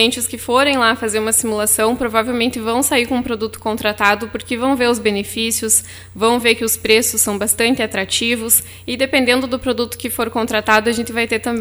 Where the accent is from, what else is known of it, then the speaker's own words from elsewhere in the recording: Tenente Portela, Rio Grande do Sul, Brazil; now in Frederico Westphalen, Brazil; Eu sou natural de Tenente Portela, mas resido em Frederico já há muitos anos, então já sou quase mais frederiquense hoje.